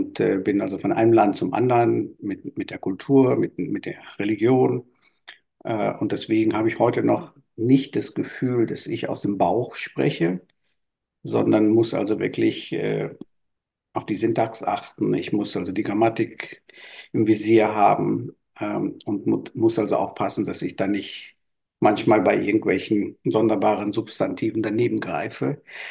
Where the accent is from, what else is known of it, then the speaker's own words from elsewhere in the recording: Paderborn, North Rhine-Westphalia, Germany; also born or lived in Myanmar; ich komme aus Paderborn. Und typischerweise, wenn ich das sage, dann kommt sofort die nächste Frage, woher kommst du ursprünglich? Und dann muss ich auf die epische Variante etwas näher eingehen. Und zwar bin ich in Burma geboren. Also Burma ist das heutige Myanmar.